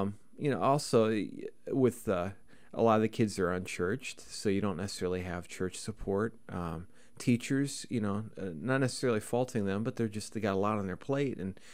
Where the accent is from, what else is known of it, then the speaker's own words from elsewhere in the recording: Bondurant, Iowa, United States; I grew up in Bondurant. So I had neighbors.